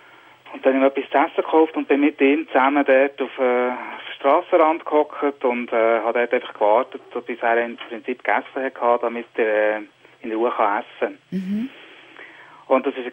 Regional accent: Switzerland; Und ich glaube, so extrem gibt es bei uns in der Schweiz nicht, dass man wirklich so Menschen so extrem verachtet.

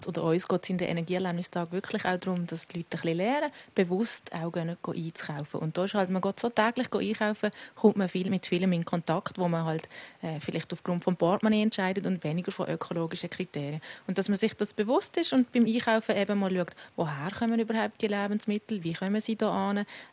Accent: Switzerland

